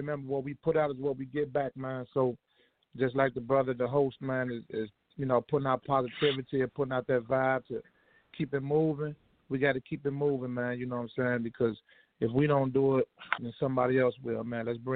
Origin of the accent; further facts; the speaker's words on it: Chicago, Illinois, United States; now in Minnesota, United States; I'm from Chicago, by way of Minnesota now, though.